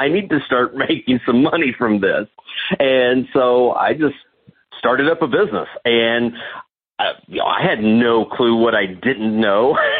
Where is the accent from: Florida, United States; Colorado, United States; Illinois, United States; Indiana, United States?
Indiana, United States; because I'm from Southwest Indiana, a very small community. Our county size is only about 30,000 people.